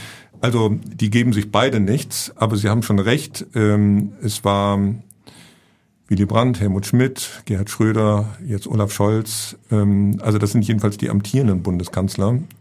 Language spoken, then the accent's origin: German; Hamburg, Germany; Sie sind Hamburger, ich bin Hamburger, wir kennen den schon ein paar Jahre.